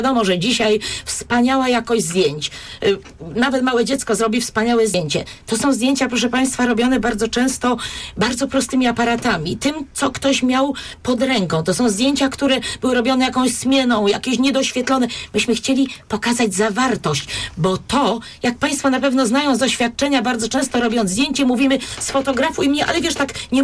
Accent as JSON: {"language": "Polish", "town": "Poznań", "region": "Greater Poland Voivodeship", "country": "Poland", "tie": "born or raised there", "said": "Nie, ja nie jestem z Winiar. Ja właściwie jestem poznanianką z krwi i kości, ponieważ jakby urodziłam się na Starym Mieście, potem zaliczyłam Wildę, 40 lat Łazarza, w tej chwili na Jeżycach. Więc czuję Poznań właściwie, można powiedzieć, tak przez skórę."}